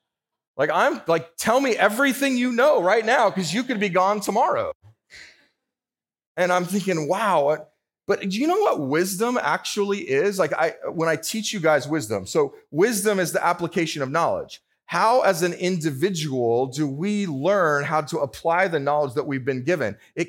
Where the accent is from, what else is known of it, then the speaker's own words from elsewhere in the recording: California, United States; I'm from California, so we can't do that there because there's no clear air.